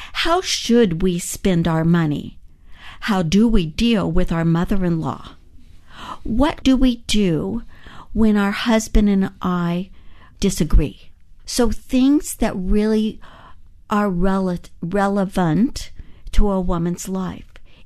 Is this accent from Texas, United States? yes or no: no; California, United States; aired on stations as far away from my home state of California to the East Coast, up in Maine, down in Belize, in Jerusalem.